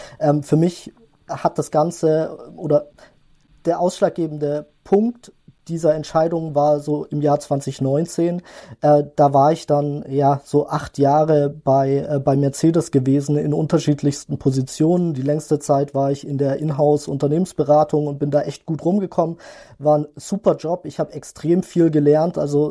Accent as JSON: {"language": "German", "town": "Stuttgart", "region": "Baden-Württemberg", "country": "Germany", "said": "Ich komme ja aus Stuttgart"}